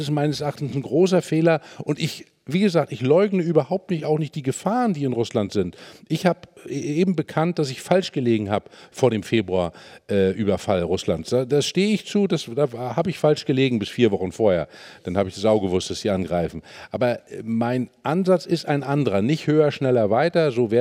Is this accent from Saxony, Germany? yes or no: no; Mecklenburg-Vorpommern, Germany; Wissen Sie, ich komme aus einem Land, aus Mecklenburg-Vorpommern.